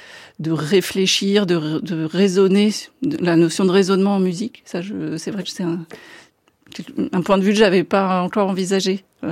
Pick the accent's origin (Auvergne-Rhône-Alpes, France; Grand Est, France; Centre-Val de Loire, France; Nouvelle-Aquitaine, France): Centre-Val de Loire, France; Orléans; Alors, j'ai grandi à Orléans